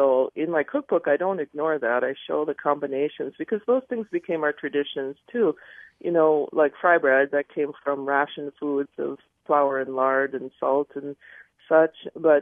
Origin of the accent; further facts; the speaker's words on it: Wahpeton, North Dakota, United States; I grew up in Wahpeton, North Dakota. It's on the border of Minnesota and just a few miles above the South Dakota border. My home reservation is in the middle of North Dakota on the Canadian border.